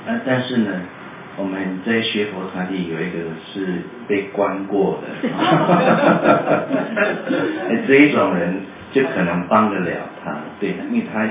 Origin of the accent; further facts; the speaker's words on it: Taipei, Taiwan; born there; 我可以透露年纪，我1973年在台北出生